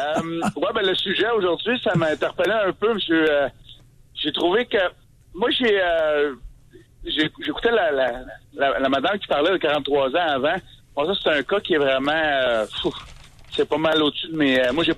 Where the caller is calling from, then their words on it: Montreal, Quebec, Canada; Je suis de Montréal, mais là, je passe par Bellechasse.